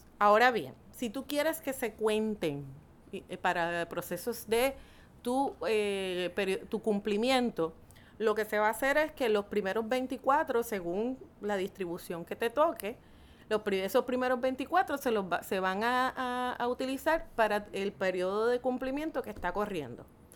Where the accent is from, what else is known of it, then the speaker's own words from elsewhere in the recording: Juana Díaz, Puerto Rico; yo que soy de Juana Díaz siempre hago el planteamiento